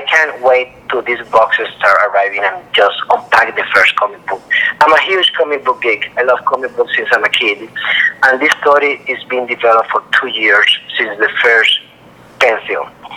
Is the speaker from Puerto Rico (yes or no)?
yes; Puerto Rico; I'm Latino myself. I'm from Puerto Rico.